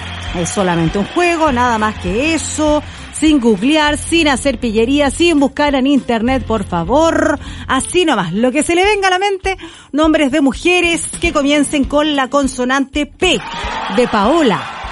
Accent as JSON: {"language": "Spanish", "town": "Hualpén", "region": "Biobío", "country": "Chile", "said": "La amo mucho, somos de Hualpín."}